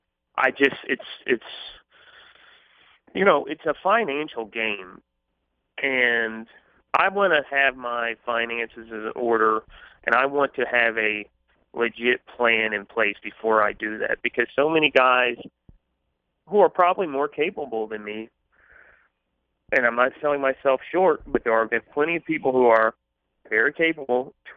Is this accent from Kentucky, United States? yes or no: yes; Louisville, Kentucky, United States; I follow both programs, but I am born and raised in Louisville, and I'm not afraid to admit that I'm more of a Louisville Cardinal fan than basketball.